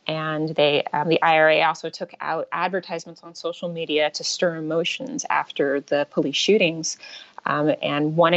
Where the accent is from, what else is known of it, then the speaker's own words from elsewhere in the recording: United States; I personally, as an American, am very concerned about the U.S. elections